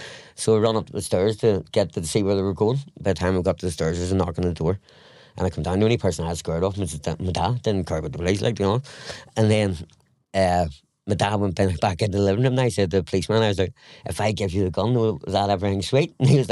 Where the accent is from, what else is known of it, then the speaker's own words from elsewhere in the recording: Bangor, Northern Ireland, United Kingdom; I'm from Barger in County Down, Northern Ireland